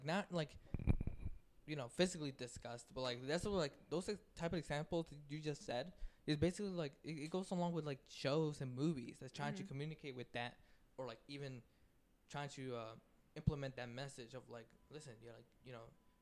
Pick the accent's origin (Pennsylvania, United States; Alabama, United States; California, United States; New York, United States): Pennsylvania, United States; Philadelphia; And I got like basically like having that small Philly blood that like basically affected my whole how I communicate, how I even function, you know.